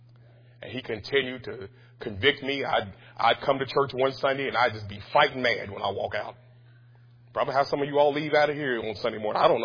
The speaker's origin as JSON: {"language": "English", "town": "Louisville", "region": "Kentucky", "country": "United States", "tie": "born or raised there", "said": "And I grew up in church in Louisville."}